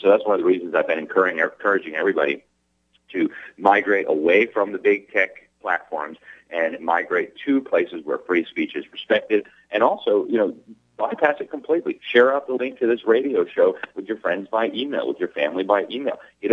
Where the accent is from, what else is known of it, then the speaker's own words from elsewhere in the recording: Miami, Florida, United States; In Miami, in my hometown, more than half of the frontline doctors and nurses refused to take this shot from hell.